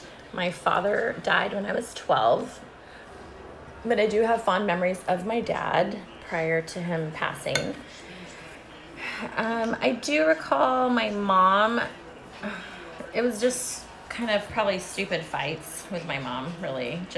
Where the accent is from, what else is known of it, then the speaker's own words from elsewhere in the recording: Corning, California, United States; I grew up in Corning, California. It's a very small town, maybe 5,000 people.